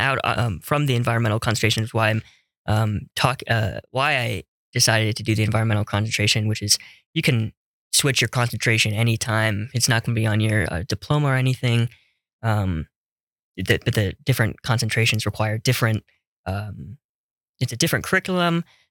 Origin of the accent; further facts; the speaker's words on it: Las Vegas, Nevada, United States; As a kid growing up in Las Vegas, Nevada, and it was, about 10-minute drive from the Red Rock National Monument in Las Vegas.